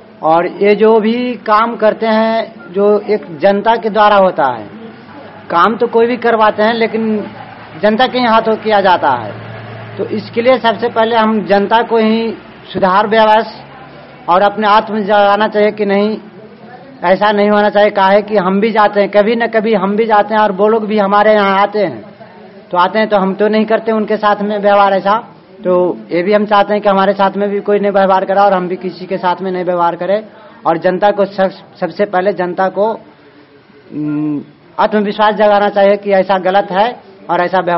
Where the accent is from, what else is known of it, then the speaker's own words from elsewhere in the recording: Harnaut, Bihar, India; बिहार राज्य का रहने वाला हूँ, नालंदा जिला हरनौत।